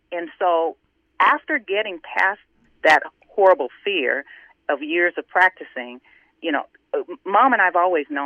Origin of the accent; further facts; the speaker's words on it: Texas, United States; And even though I'm originally from Texas, where we butcher the language just because it's fun doing it.